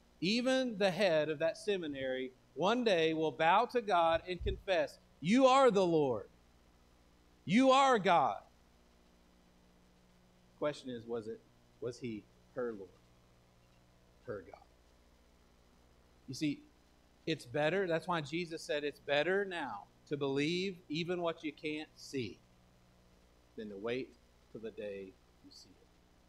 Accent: Texas, United States; Maybe not yee-haw. I'm from Texas. What do y'all shout here?

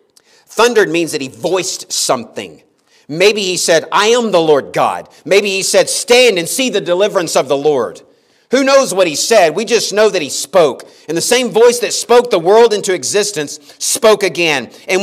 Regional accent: Texas, United States; I'm from Texas.

